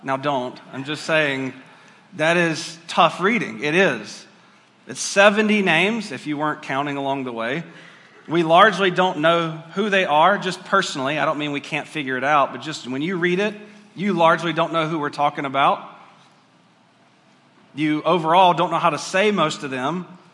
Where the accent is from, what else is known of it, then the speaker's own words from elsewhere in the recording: Georgia, United States; I'm from Georgia, so Jobab would work good.